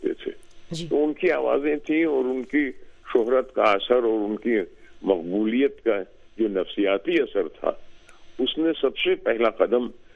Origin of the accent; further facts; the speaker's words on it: Rudauli, Uttar Pradesh, India; تو اس طرح سے میں رودولی میں پیدا ہوا، اور میری ابتدائی تعلیم و تربیت رودولی ہی میں ہی ہوئی. میرا تعلق ایک چھوٹے سے ذمہ دار خاندان سے تھا،